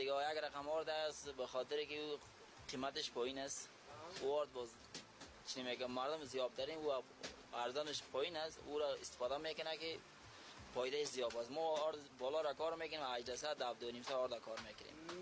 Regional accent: Baghlan, Afghanistan; now in Kabul, Afghanistan; نه از بغلان هستیم.

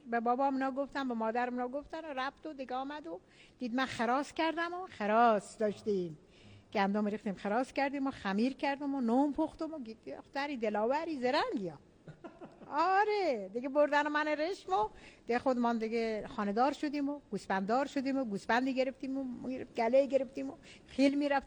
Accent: Iran; ما ایرانیم، ما ایرانیم، بهترین ایران داریم

